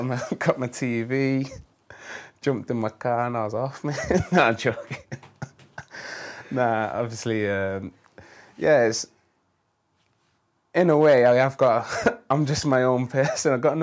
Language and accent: English; Manchester, North West England, United Kingdom; growing up in Manchester, you're leaving something that you know, and you're going to a new city.